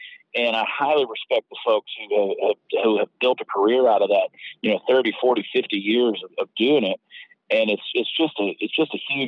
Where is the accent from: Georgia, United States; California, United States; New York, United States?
Georgia, United States; I grew up in Georgia, went to school at University of Georgia, and anybody that listens to me knows that my accent's definitely not Jersey Shore.